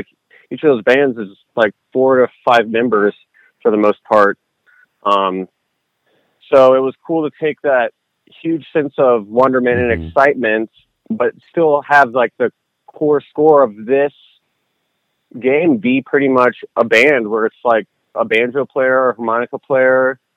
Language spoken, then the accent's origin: English; St. Louis, Missouri, United States; I grew up in the Midwest, but it was like right when I was in St. Louis.